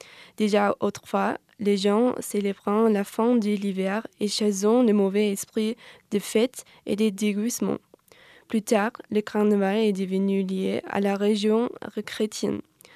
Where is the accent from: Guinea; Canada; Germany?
Germany; now in France; je viens d'Allemagne et aujourd'hui, la thématique de moi, c'est le carnaval.